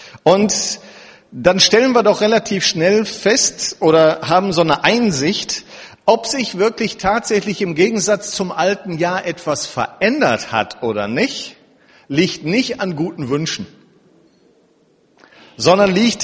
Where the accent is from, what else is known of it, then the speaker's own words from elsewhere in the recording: Wuppertal, North Rhine-Westphalia, Germany; born there; also born or lived in Duisburg; now in Oberhausen, Germany; Und ursprünglich, gebürtig, komme ich aus Wuppertal.